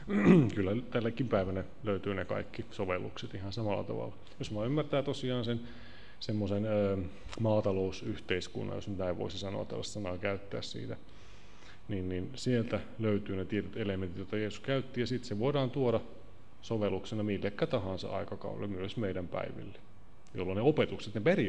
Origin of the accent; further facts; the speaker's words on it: Central Finland, Finland; koska mä olen itse Keski-Suomesta kotoisin.